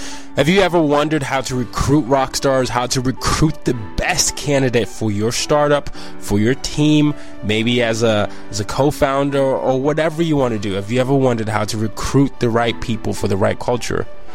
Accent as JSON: {"language": "English", "country": "Nigeria", "tie": "born or raised there", "moved": "yes", "said": "But when I grew up in Nigeria, I was fine. I was like, just a normal kid."}